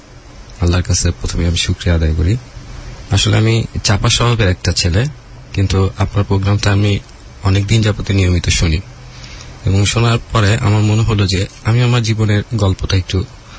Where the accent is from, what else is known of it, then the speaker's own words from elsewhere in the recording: Dhaka, Dhaka Division, Bangladesh; আমি ঢাকার বীরপুরে জন্মগ্রহণ। আমার জন্ম একটা নিম্নবিত্ত পরিবারে বলা যায়। আমি চার ভাই, এক বোনের ভিতর আমি ভাইদের ভিতর ছোট